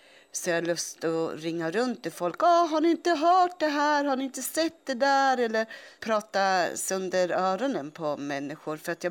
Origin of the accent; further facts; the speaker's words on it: Jönköping, Jönköping County, Sweden; Nej, men jag är uppväxt på Vätterstorp.